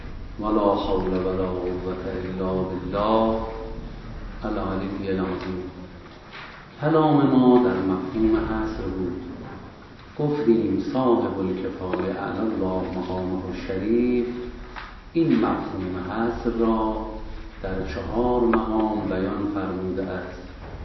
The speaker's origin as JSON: {"language": "Persian", "country": "Iran", "second_language": "Persian", "said": "مثلا ما فارس‌ها کلمه فارسی تبادر برای ما."}